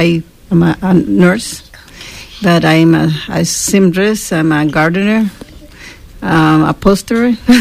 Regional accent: Costa Rica; first language Spanish; English is a second language; moved away; I come in from Costa Rica. My first language is Spanish. And I've been here for almost 40 years.

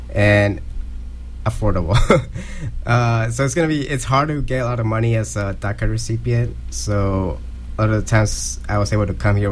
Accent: San Diego, California, United States; So I was raised in San Diego, California. So there was a lot of other Hispanics there, Latinos, Chicanos.

